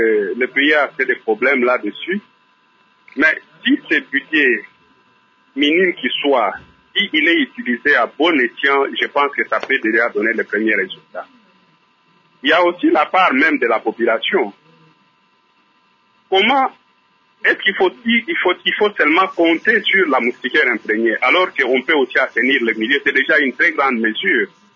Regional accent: Équateur, DR Congo; Moi, je viens de l'Équateur.

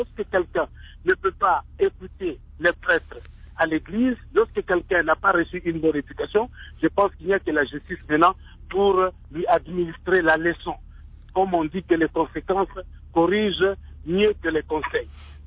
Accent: DR Congo; je suis congolais quand même. Je suis dans mon pays.

